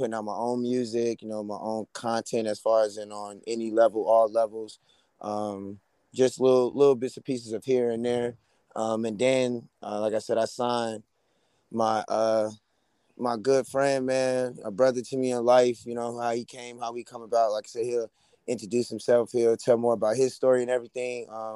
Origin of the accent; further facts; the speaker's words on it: Brooklyn, New York, United States; also born or lived in Charlotte; I'm an Aries from Brooklyn by way of Charlotte.